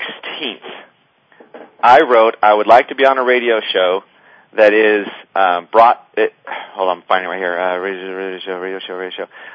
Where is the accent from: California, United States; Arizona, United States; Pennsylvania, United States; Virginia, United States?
California, United States; San Jose; I grew up in the Almaden Valley, right off Almaden Expressway. Went to Leland High School.